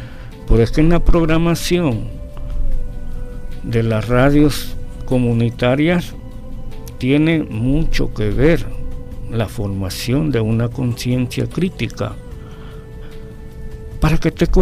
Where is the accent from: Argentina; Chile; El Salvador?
El Salvador; nos retrata de cuerpo entero como somos los salvadoreños vistos allá en el exterior, pues.